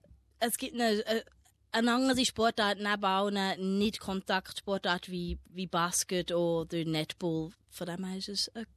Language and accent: German; Goldiwil, Bern, Switzerland; Ich komme nicht direkt aus Thun selber, ich bin klein außerhalb von Goldiwil.